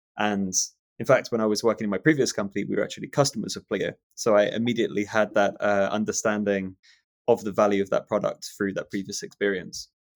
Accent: London, United Kingdom; moved away as an adult; now in Copenhagen, Denmark; And then after a year, decided to sort of part ways with London, which is basically my hometown, and instead, uproot and move to Copenhagen.

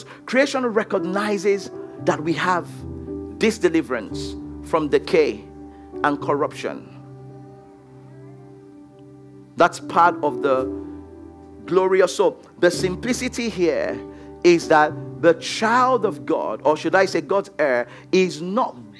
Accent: Nigeria; I'm from Nigeria. We export prayer.

